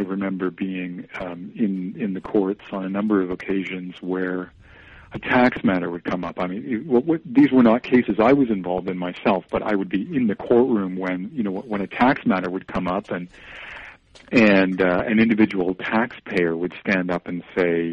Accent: Canada; born there; I was born in Canada

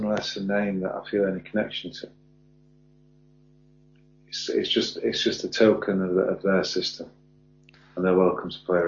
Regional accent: Scotland, United Kingdom; I'm Scottish

